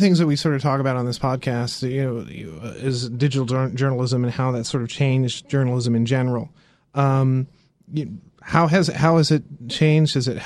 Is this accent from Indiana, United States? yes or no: yes; Indiana, United States; I'm from Indiana, so yeah, I know that's you know.